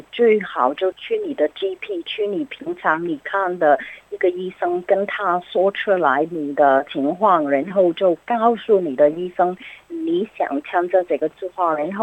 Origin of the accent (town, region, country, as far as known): China; now in Australia